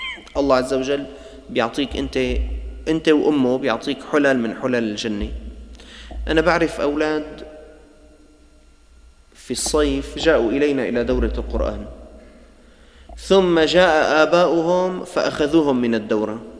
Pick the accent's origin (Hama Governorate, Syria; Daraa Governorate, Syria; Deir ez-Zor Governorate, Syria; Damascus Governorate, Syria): Damascus Governorate, Syria; Damascus; نحن عندنا في الشام كبار شيوخ قراء العالم كله موجود